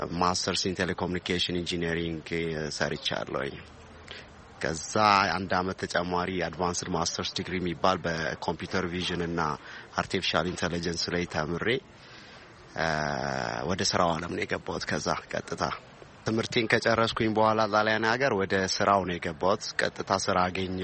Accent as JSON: {"language": "Amharic", "town": "Wondo Genet", "region": "Sidama", "country": "Ethiopia", "tie": "born or raised there", "lives_now": "Modena, Italy", "said": "ከጣሊያን ሞዴና ነው የመጣሁት። ተወልጄ ያደግኩት ወንዶ ገነት የሚባል ከተማ ነው።"}